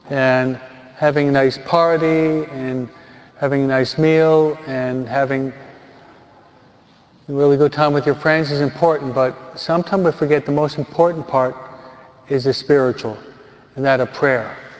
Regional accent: New York, United States; accent: New York; Or is my New York accent giving you difficulty in understanding my English?

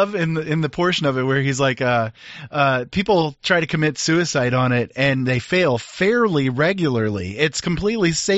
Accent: Indiana, United States; Well, we're from Indiana, so you know we're genetically bred to know and understand every single thing that there is to know about corn.

